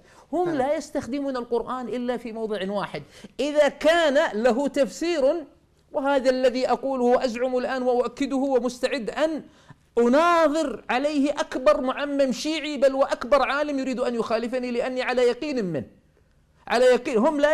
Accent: Saudi Arabia; قلت نعم أنا من السعودية.

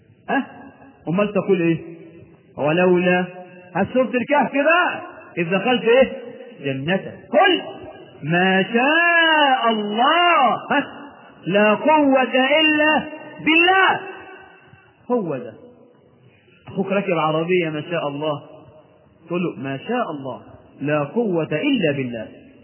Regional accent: Egypt; وانا مصري مش هندي ولا حاجة. انا من حوالي مصر.

